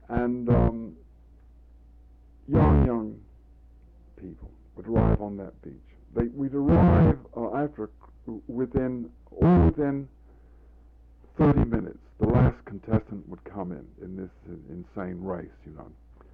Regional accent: England, United Kingdom; I'm a painter from England, you know.

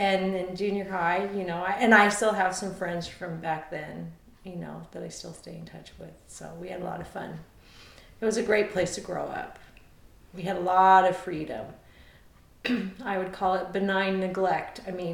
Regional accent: Reno, Nevada, United States; I was born in Reno, Nevada, July 1st, 1957. And I went to school there in high school, and then I went off to college.

